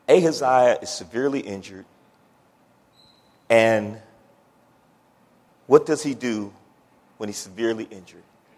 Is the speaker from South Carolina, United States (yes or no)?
no; Akron, Ohio, United States; That's my hometown. Akron, Ohio is where I'm from.